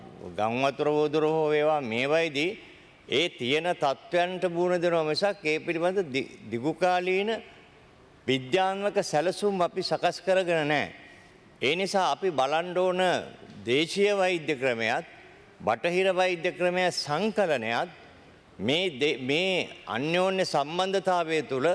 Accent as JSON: {"language": "Sinhala", "region": "Southern Province", "country": "Sri Lanka", "said": "මම දකුණු පළාතේ කෙනෙක් හැටියට මම දන්නවා"}